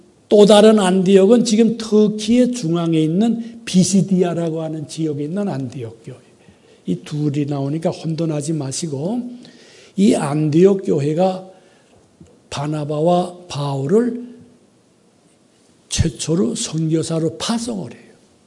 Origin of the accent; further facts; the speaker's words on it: South Korea; 저도 한국 사람이니까 열심히 있지.